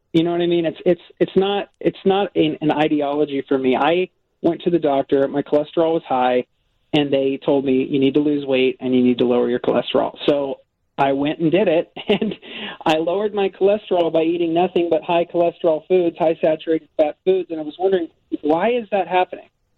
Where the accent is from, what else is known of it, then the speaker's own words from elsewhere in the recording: Fresno, California, United States; But it got to the point where in my hometown of Fresno, California